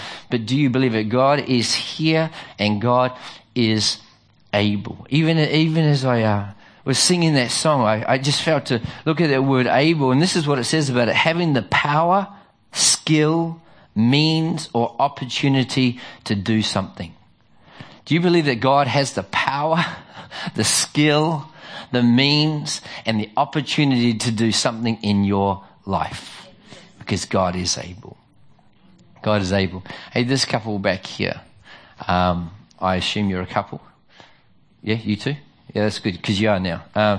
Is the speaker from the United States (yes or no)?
no; Australia; also born or lived in New Zealand; oh, is he a Kiwi? Yes, I am. I'm an Aussie through and through, unless the All Blacks are playing, and then I'm a Kiwi